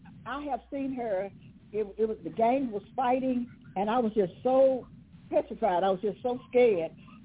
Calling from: Beaumont, United States; I'm calling from Beaumont, and I have some more people online from Beaumont, too, as well.

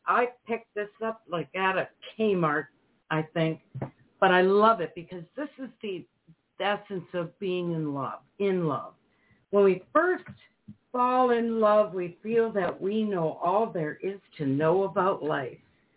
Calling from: Newfoundland and Labrador, Canada; Yeah. No, Newfoundland.

